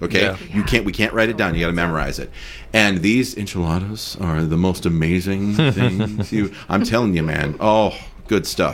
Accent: Minnesota, United States; I think it's like Wisconsin and where I grew up in Minnesota, there was lots of brats.

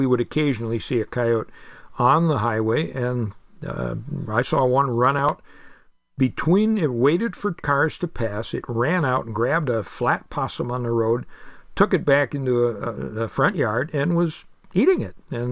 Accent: New York, United States; Well, I grew up in Western New York, and at that time, you had to be 14 to even carry a gun

